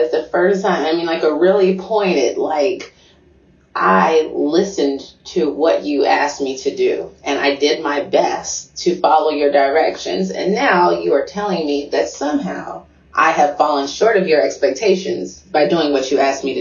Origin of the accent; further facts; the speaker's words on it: Chicago, Illinois, United States; I grew up in Hyde Park, Chicago. So, this is where the Obamas were going to church.